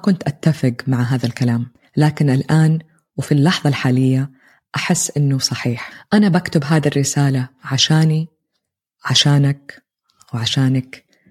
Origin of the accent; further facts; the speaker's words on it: Jeddah, Makkah Province, Saudi Arabia; moved away as an adult; استوديو اليوغا والتأمل الخاص فيا اللي كان في مدينتي الحبيبة جدة. أسست منصة مانا باي أس مع زوجي هيثم، نقلت بلد مرتين